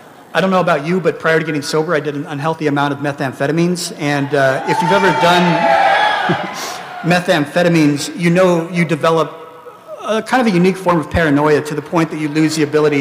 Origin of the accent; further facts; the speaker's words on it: Philippines; born there; I was born in the Philippines, like so many Filipinos are.